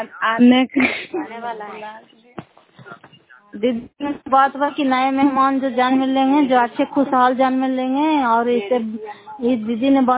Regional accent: Fatehpur, Bihar, India; घर फतेहपुर, पंचायत मकरौता, जिला नालंदा, पसरा ब्लॉक की निवासी हूँ।

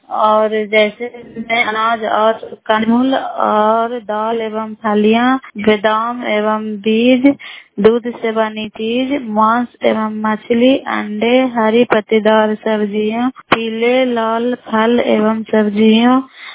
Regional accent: Bihar, India; नालंदा जिला कराफुला मकराता पंचायत ग्राम वैरियन की निवासी हूँ।

